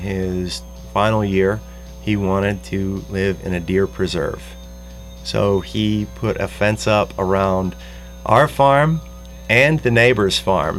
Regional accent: Grand Rapids, Michigan, United States; I grew up in outside of Grand Rapids, Michigan.

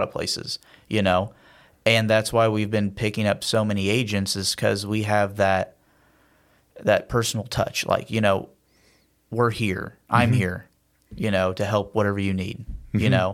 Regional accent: Carmelville, Illinois, United States; born and raised in Carmelville, that's what I know. And that's what I'm, you know, we're Central Illinois.

